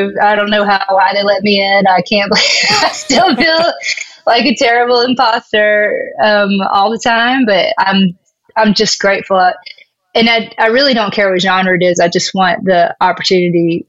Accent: Albany, Georgia, United States; No, I'm actually like, I grew up in South Georgia, in Albany, Georgia.

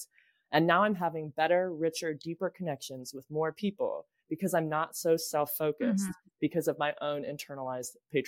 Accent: Ohio, United States; And I grew up in Ohio in the 90s

